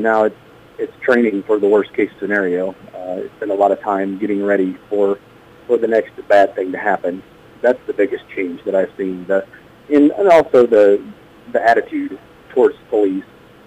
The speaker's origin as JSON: {"language": "English", "town": "Keota", "country": "United States", "tie": "born or raised there", "said": "I mean, obviously this is where I grew up, but if you're going to work in a small town, you have to develop those relationships"}